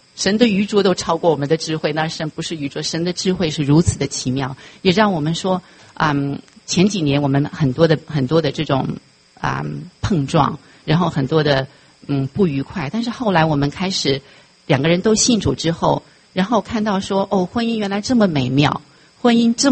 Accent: China; 我们两个结婚的时候，我们是在中国，我们那会儿都没有认识神，所以我想我们后来来到这边认识神

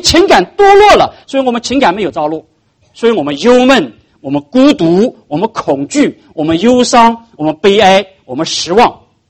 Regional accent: China; 我们中国人是一个忍耐性极强的民族，华人，忍

